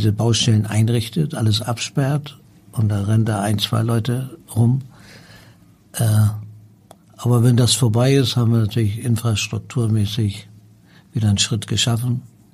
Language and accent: German; Hamburg, Germany; wenn man hier als Hamburger irgendwie aufwächst, kennt man natürlich auch die Hamburger, wir wissen, wie die ticken